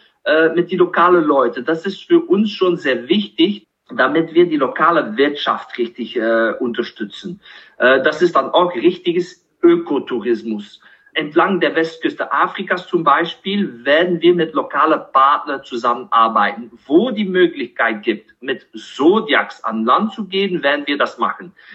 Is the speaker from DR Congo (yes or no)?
yes; Kinshasa, DR Congo; moved away as an adult; weil ich aufgewachsen bin in Kinshasa, Zaire, was jetzt heutzutage als die Demokratische Republik Kongo bekannt ist. Aber ich habe von 1978 bis 1989 in Kinshasa gelebt.